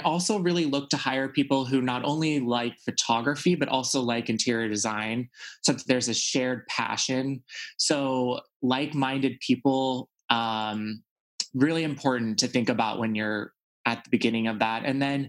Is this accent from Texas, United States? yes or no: yes; Texas, United States; For me, I think just growing up in Texas and being sort of, you know, I felt like for a long time, I really wasn't able to be myself.